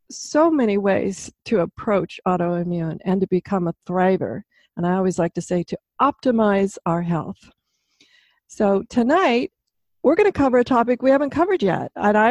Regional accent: Oregon, United States; And we're both natives from Oregon.

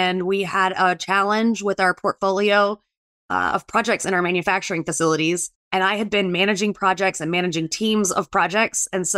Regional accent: Atlanta, Georgia, United States; But I was from Atlanta, and Georgia Tech had a great idea to build their department.

